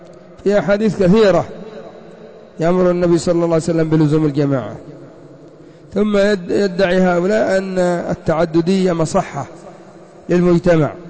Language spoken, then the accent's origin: Arabic; Yemen; وحزب الإصلاح عندنا في اليمن وهم الإخوان المسلمون